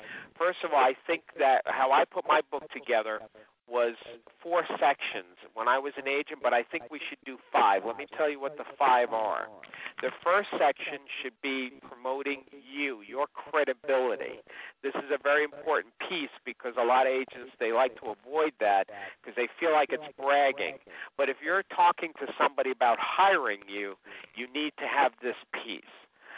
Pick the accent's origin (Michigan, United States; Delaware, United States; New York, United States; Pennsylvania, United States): New York, United States; My style is, and maybe because it's also that I'm from New York